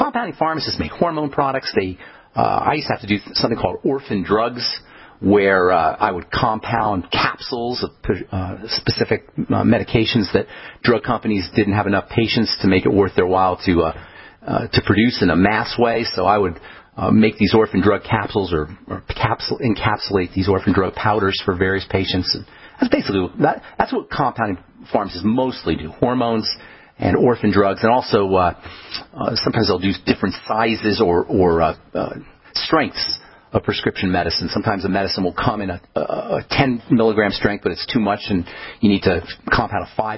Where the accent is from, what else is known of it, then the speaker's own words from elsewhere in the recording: Boulder, Colorado, United States; Let's go to Boulder, my hometown here.